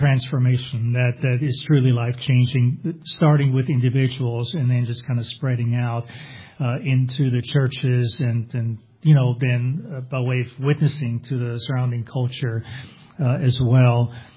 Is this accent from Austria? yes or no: yes; Vienna, Austria; I grew up in Vienna, Austria, and was converted at the age of 23 out of a nominal Roman Catholic background. Come from a divorced family and a non-Christian